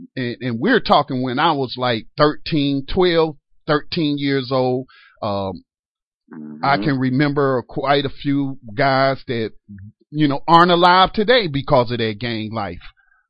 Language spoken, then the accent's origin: English; Detroit, Michigan, United States; moved away; Well, I can identify with your background growing up in Detroit in the 1970s